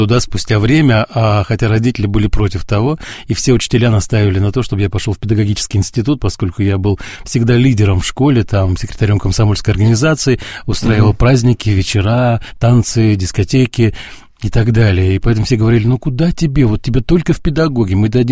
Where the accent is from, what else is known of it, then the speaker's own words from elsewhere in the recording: Mirny, Sakha Republic, Russia; also born or lived in Irkutsk; Родился в Иркутске, да. А детство прошло в городе Мирный